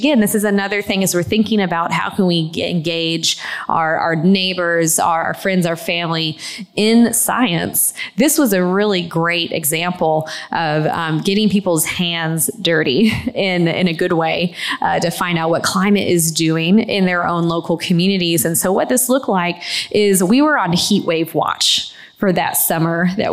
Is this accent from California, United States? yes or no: no; Washington, District of Columbia, United States; it was a real exciting time to be able to do that study in my hometown of Washington, D.C.